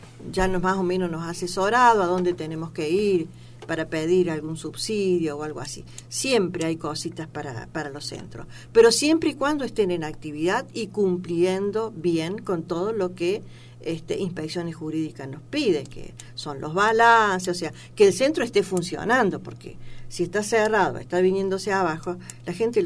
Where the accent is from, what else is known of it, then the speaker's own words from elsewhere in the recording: Argentina; Ya nos hemos reunido a compartir una comidita, como todos argentinos, ¿viste?